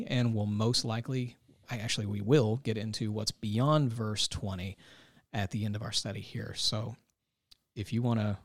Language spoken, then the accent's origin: English; Kentucky, United States; also born or lived in Tennessee; I'm from Kentucky.